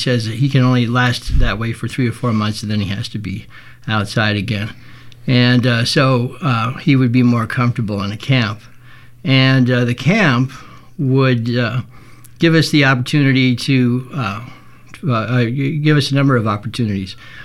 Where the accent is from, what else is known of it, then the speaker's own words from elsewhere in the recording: Bend, Oregon, United States; I'm from Bend, as Ibrahim said.